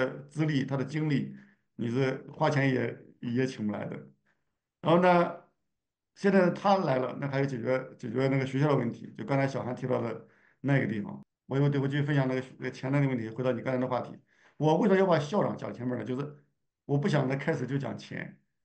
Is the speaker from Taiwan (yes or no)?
no; China; 我们中国人很多人做事情，他容易忽略前期的调查研究